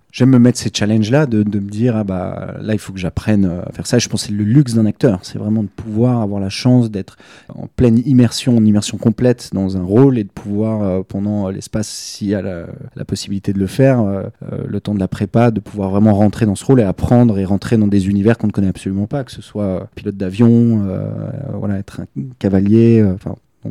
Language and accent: French; Switzerland; que j'ai ramené chez moi en Suisse.